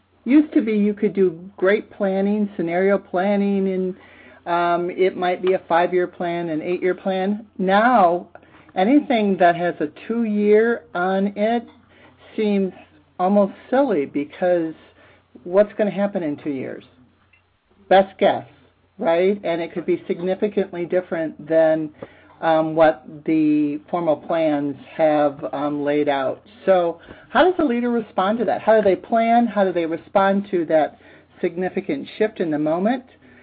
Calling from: Boston, Massachusetts, United States; I am calling from Boston.

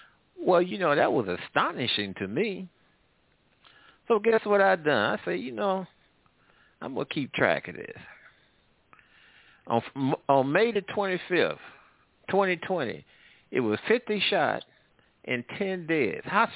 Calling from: St. Louis, Missouri, United States; Well, I'm calling from the Midwest and the South, St. Louis area.

